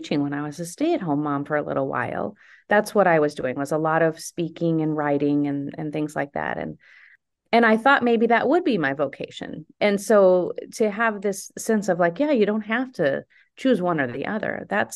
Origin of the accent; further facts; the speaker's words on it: Arizona, United States; also born or lived in Chicago; now in Wisconsin, United States; So otherwise, I'm from Arizona. So how would I have ever met a Minnesota boy?